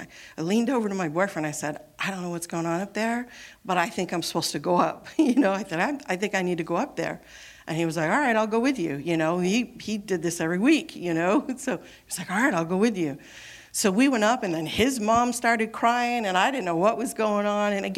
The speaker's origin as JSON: {"language": "English", "region": "Vermont", "country": "United States", "tie": "born or raised there", "said": "I grew up in Vermont."}